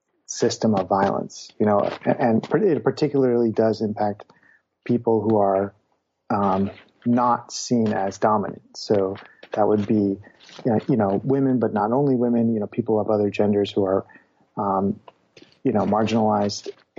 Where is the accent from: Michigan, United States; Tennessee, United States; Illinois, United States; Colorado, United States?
Illinois, United States; I'll tell you, I grew up in Illinois, so also a Midwesterner.